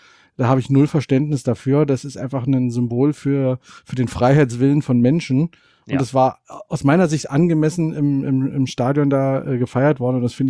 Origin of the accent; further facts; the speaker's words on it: East Germany, Germany; Ich würde als Ossi gerne noch was dazu sagen.